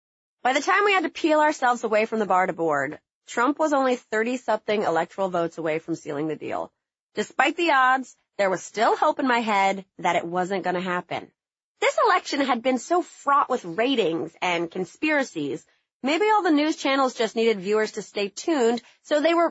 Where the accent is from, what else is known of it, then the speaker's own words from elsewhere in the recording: North Carolina, United States; there was a chance for my home state to turn blue that year. Between their discriminatory laws restricting transgender public bathroom usage and other bigotry on display, North Carolina felt like that shitty boyfriend